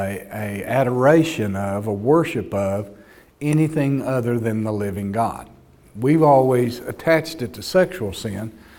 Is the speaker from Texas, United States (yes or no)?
yes; Texas, United States; You know, someone would say, where are y'all from? Everybody else would say, the States. Everybody in my family, without fail, Texas.